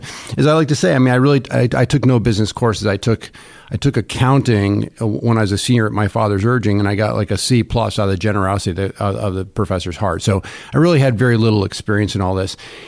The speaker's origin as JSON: {"language": "English", "town": "Ithaca", "region": "New York", "country": "United States", "tie": "born or raised there", "said": "I grew up in Ithaca, New York, near Cornell."}